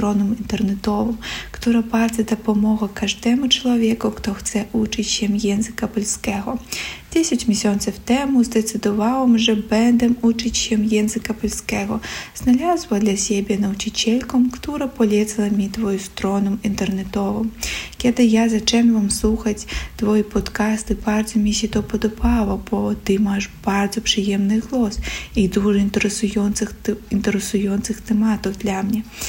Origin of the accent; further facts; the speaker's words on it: Belarus; Polish is a second language; Jestem z Białorusi, mam 23 lata.